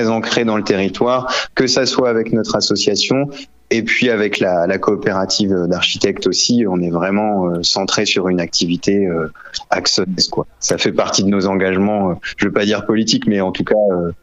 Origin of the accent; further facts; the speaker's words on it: Boulogne-sur-Mer, Hauts-de-France, France; also born or lived in Lille; on n'est pas originaire de la région. À la base, on est plutôt de Lille, Boulogne-sur-Mer, pour ma part. Mais par contre, on est dans l'Aisne depuis déjà une dizaine d'années. Avant d'être en Thiérache, on était pas très loin de Laon, dans le pays de Serres.